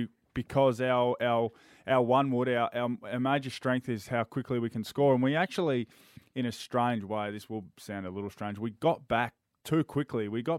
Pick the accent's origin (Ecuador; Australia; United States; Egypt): Australia; Swan Hill, Victoria; He's from Swan Hill. I'm from Swan Hill.